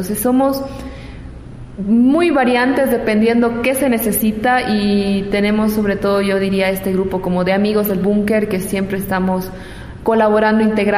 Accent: Santa Cruz, Bolivia; now in La Paz, Bolivia; De Santa Cruz.

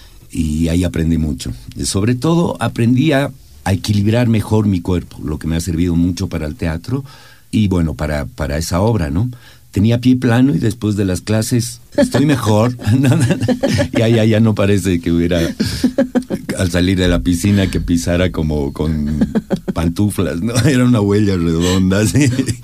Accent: La Paz, Bolivia; Yo he tenido la suerte de pasar casi toda mi infancia en Calacoto, cuando todavía las calles ni siquiera estaban asfaltadas, una calle de tierra, frente a un cerro

